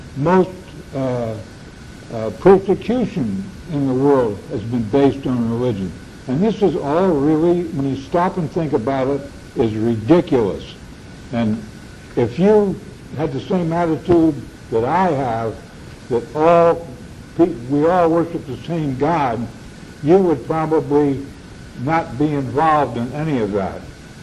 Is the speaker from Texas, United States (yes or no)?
no; East Orange, New Jersey, United States; born there; I was born in East Orange, New Jersey.